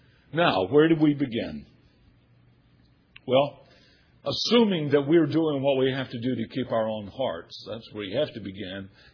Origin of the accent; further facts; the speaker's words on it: Winston-Salem, North Carolina, United States; I'm very thankful I was born in America. I'm very thankful for the childhood that I had. As I was thinking about how society has changed, I was remembering I grew up in Winston-Salem.